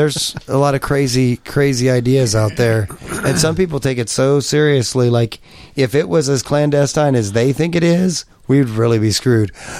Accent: Kansas, United States; born there; I said, oh, I'm Native American. With a straight face, and they looked at me, and they're like, Native American, huh? I said, yeah. And they said, you're Native American, seriously? And I said, yeah, I was born there. Kansas, right in the middle.

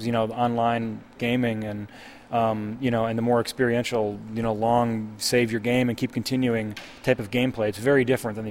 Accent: Minneapolis, Minnesota, United States; I mean, I'm from Minneapolis too, but originally.

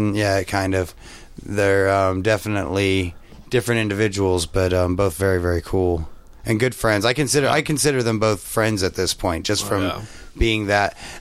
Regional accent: Kansas, United States; We're from Kansas. We took you literally, buddy.

